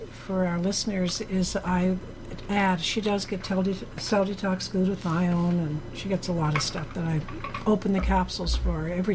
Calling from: Quebec City, Quebec, Canada; I am from Quebec

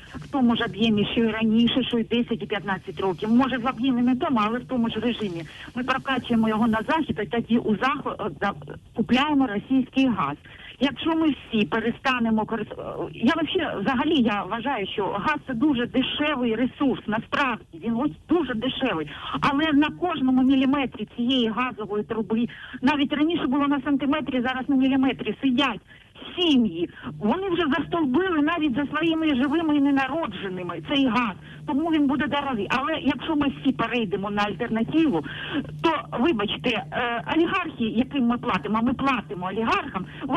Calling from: Luhansk Oblast, Ukraine; Я з Луганської області телефоную.

